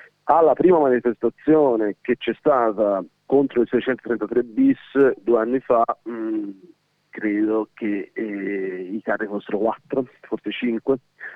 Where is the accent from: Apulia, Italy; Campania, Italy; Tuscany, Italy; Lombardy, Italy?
Tuscany, Italy; Florence; intanto direi che siamo tutti di Firenze